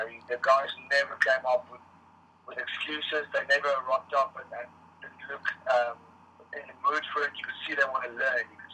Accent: Namibia; Yeah, you know, I grew up in Namibia, you know, I'm from Namibia. Through and through.

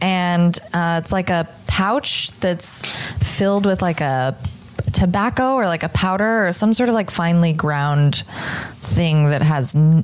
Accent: Texas, United States; Texas born, Texas bred. When I die, I'll be Texas dead.

